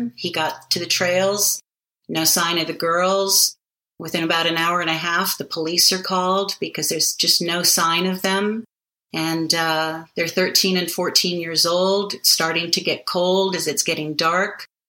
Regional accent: Hawaii, United States; I'm from Hawaii, wow. Originally, born and raised.

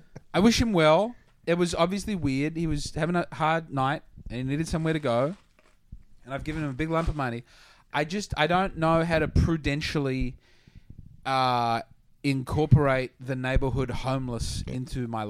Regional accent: Australia; Australia.

